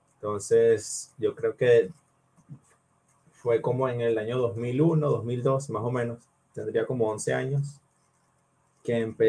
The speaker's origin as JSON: {"language": "Spanish", "town": "Caracas", "region": "Capital District", "country": "Venezuela", "tie": "born there", "said": "yo nací en Caracas hace 33 años"}